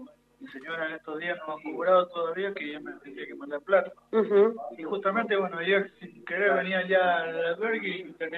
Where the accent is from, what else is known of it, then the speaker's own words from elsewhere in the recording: Buenos Aires, Argentina; Buenos Aires.